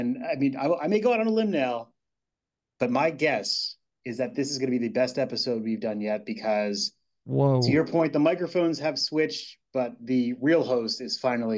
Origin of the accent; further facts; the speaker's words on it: Wildwood, New Jersey, United States; And so I grew up in Wildwood, New Jersey, right north of Cape May.